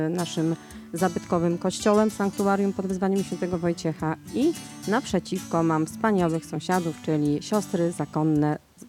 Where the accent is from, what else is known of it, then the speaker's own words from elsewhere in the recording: Bieliny, Subcarpathian Voivodeship, Poland; Ja mieszkam w Bielinach od urodzenia. Z pokoleń na pokolenie.